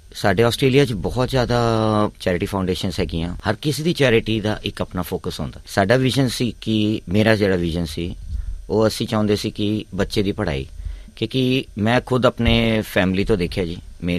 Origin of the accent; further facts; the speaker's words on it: Punjab, India; ਮਗਰ ਅਸੀਂ ਆਪ ਸਾਰੇ ਪੰਜਾਬ ਤੋਂ ਹਾਂ